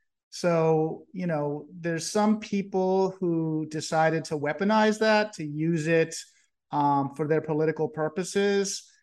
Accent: Miami, Florida, United States; I was born and raised in Miami, Florida.

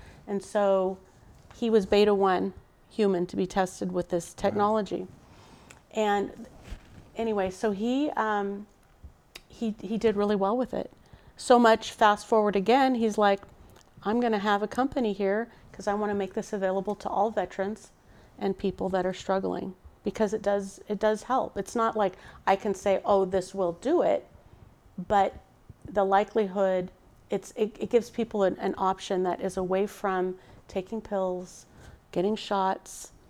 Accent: California, United States; I'm from Northern California. Yes. The Sierra Mountains.

